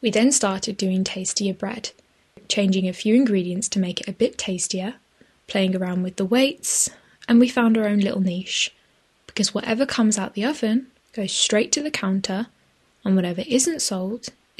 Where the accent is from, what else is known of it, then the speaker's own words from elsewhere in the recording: Oldbury, West Midlands, United Kingdom; And Oldbury is close to my heart because it's my hometown